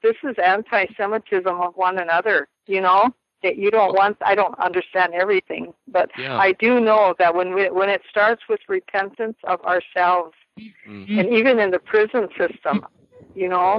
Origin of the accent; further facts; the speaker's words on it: Standing Rock, United States; I said, I grew up here at Standing Rock, and I said, my grandfather taught me well the Word of God.